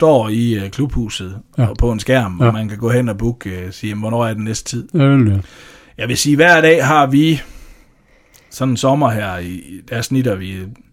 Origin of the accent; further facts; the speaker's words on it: Holmsland, Central Denmark Region, Denmark; og jeg kommer fra Holmsland